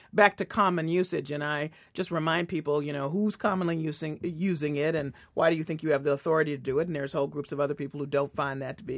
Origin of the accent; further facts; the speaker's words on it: Memphis, Tennessee, United States; I'm from Memphis, Tennessee.